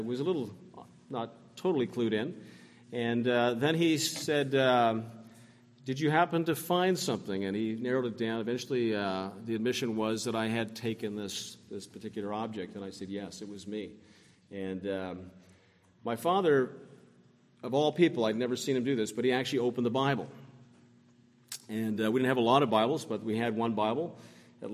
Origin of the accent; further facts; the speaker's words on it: Canada; I was raised growing up in the Anglican Church in Canada here, and I wasn't a Christian, but we had Christian values and morals to a certain degree in our household.